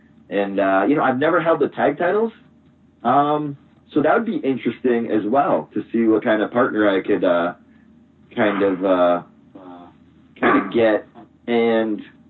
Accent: Canada; how much I love wrestling in Canada in front of my home country

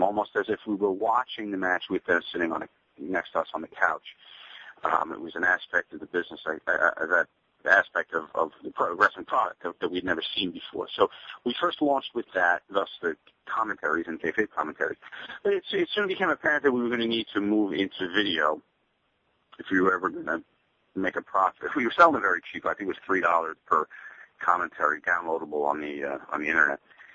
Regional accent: Northeast, United States; My background, I grew up in the Northeast

